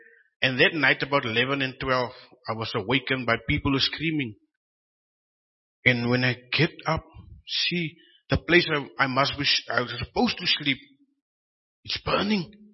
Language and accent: English; Cape Town, Western Cape, South Africa; I'm from Cape Town, stayed in Delft, grew up in Elsies River, Cape Flats. So it's like, it's a nice place to stay in, to grow up in.